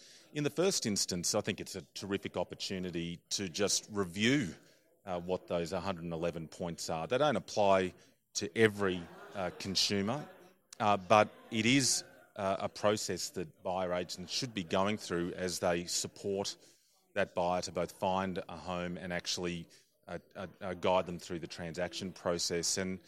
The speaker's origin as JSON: {"language": "English", "country": "Australia", "lives_now": "United States", "said": "You may have detected my accent. I'm an Australian, and so I have a unique perspective of having lived in both the Australia and the US."}